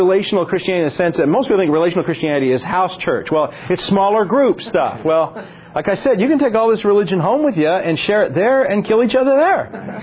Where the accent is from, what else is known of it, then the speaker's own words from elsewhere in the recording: United States; I said, "No, I'm from the States." I said, "We're just visiting."